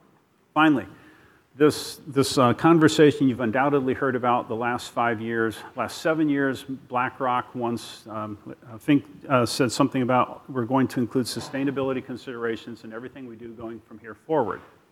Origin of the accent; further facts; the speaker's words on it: Ohio, United States; Lake States, again, since I grew up in Ohio, I'm not allowed to, at this point in the year, recognize the existence of that state that begins with an M.